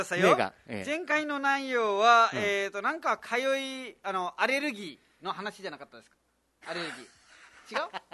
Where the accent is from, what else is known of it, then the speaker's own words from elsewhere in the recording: Nepal; Japanese is a second language; いや俺ネパール人だからネパールの話わかるから